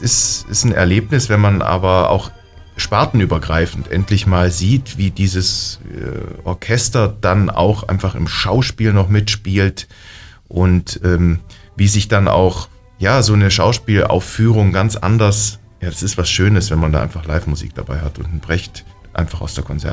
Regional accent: Southern Germany, Germany; Ich komme eigentlich aus Süddeutschland

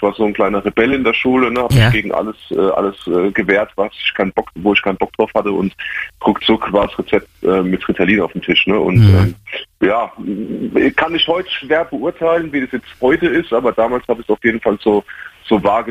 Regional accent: Rhineland-Palatinate, Germany; Ich meine, ich komme aus der Pfalz. Ich glaube, man hört es vielleicht.

